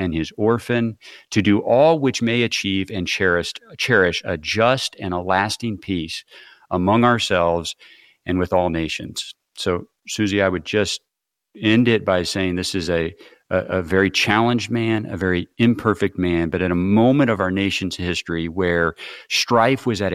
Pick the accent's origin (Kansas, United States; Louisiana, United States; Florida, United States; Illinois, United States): Illinois, United States; Peoria; He's also, he came from my home state of Illinois, gave some of his most famous speeches and debates actually in my hometown of Peoria, Illinois.